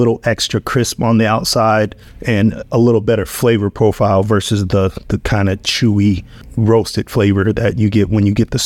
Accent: Denver, Colorado, United States; I mean, I'm from Denver. So, you know, I grew up in Park Hill, you know, growing up in Denver, and then, you know, I finished high school in Aurora.

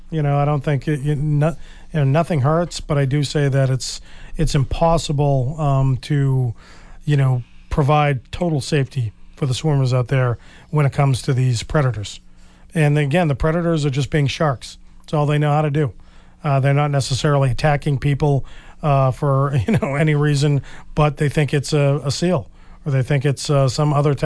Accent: Cape Cod, Massachusetts, United States; And I grew up on Cape Cod, very similar to the lives we live here in Marshfield.

